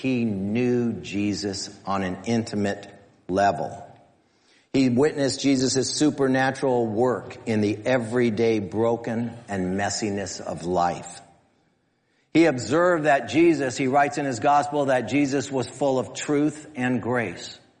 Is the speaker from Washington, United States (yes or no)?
no; Santa Ana, California, United States; And I came from Santa Ana, so I was considered a hoedad.